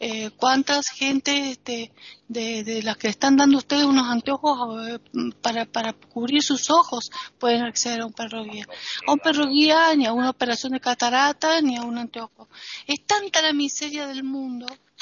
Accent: Argentina; now in Spain; yo, de como argentina, como latinoamericana, como extranjera

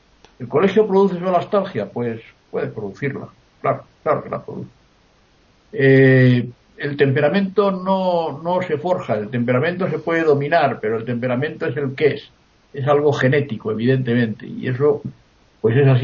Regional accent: Community of Madrid, Spain; en mi pueblo, un pueblo de Madrid que ya no es pueblo, que ya está agregado a Madrid, donde yo pues me he criado y he jugado con los demás niños

